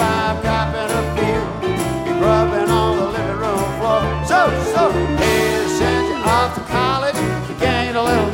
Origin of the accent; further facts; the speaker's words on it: Gulf Coast, United States; I grew up down on the Gulf Coast, and anybody that's been to New Orleans that survived, that's good.